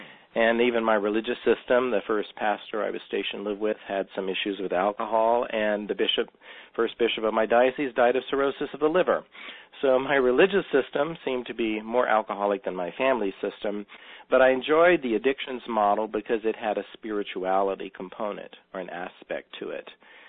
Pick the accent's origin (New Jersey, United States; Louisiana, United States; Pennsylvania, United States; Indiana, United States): Louisiana, United States; even in my family, I'm from Louisiana, my mother was quite an empathic person.